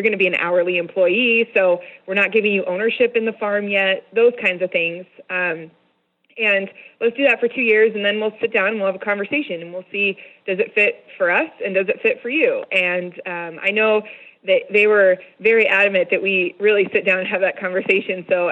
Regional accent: St. Paul, Oregon, United States; So I grew up out here in St. Paul, Oregon, and we farm about 1,000 acres.

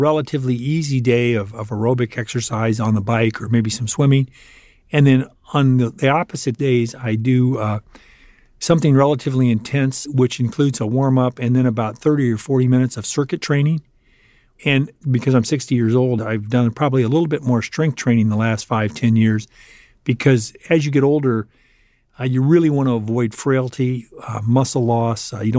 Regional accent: Arizona, United States; You're correct. I was a sort of an indifferent student at Rincon High School. And I started college in 1976 and went to several schools in 1 year. I ended up in 1977 at the University of Arizona

